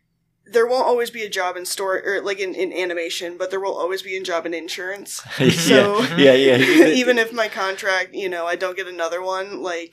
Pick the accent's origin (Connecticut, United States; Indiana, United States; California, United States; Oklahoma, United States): Indiana, United States; because, you know, I'm from Indiana, and it's quite a ways to the West Coast.